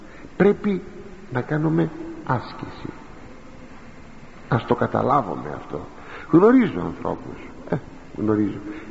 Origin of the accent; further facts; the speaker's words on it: Greece; σαν Έλληνες που είμαστε την έχουμε και εμείς κληρονομήσει